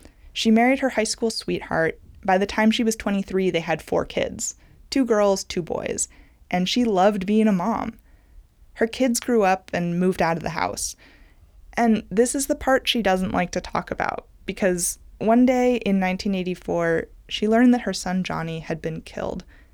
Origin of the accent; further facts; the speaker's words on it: Seattle, Washington, United States; And maybe it's because I'm from Seattle, but sometimes all that sunshine, I start looking for shade.